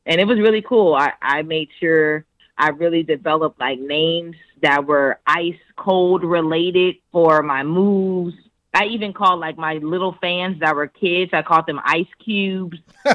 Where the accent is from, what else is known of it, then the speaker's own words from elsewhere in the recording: Jamaica; You know, I'm Jamaican, so I relate to that.